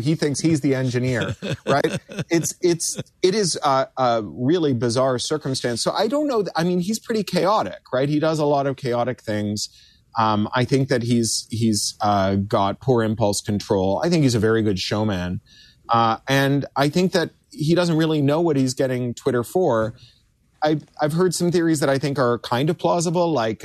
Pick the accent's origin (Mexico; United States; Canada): Canada; Ontario; I grew up in Ontario where we mine a lot of the world's uranium.